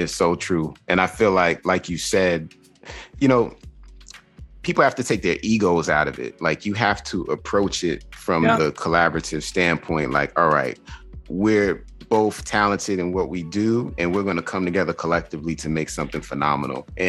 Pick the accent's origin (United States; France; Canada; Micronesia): United States; New York; And I'm from New York, so I can talk trash about our own people.